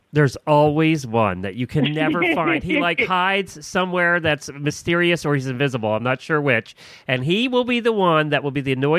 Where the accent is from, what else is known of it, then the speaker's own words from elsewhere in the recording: Ocala, Florida, United States; from Ocala, Florida.